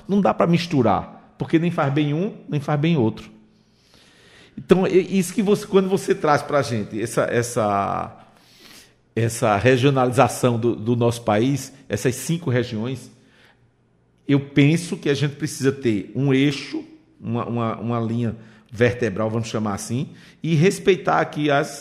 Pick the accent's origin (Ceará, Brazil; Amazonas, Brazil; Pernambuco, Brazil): Pernambuco, Brazil; Timbaúba; eu sou de Timbaúba, da cidade de Timbaúba